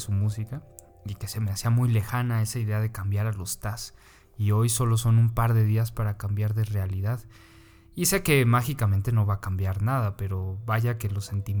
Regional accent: Mexico City, Mexico; soy saxofonista de la Ciudad de México

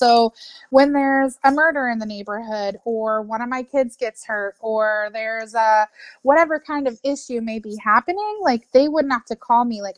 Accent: Kansas, United States; now in Baltimore, United States; I am actually from Kansas.

